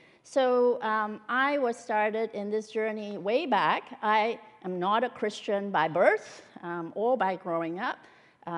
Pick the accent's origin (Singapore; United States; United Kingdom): Singapore; also born or lived in Malaysia; now in Canada; But I've never been in China except in my dreams. I was born in Malaysia. I grew up in Singapore.